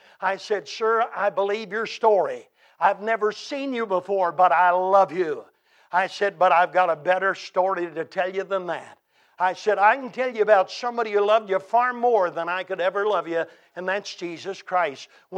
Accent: the South, United States; I said, sir, I'm from the South, and in the South, the man who occupies the first chair is either the owner or the manager of the shop.

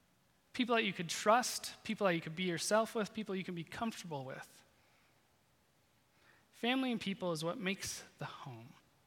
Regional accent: Iowa, United States; So first, I grew up in Iowa, and Michelle grew up in Iowa also. And so that is home.

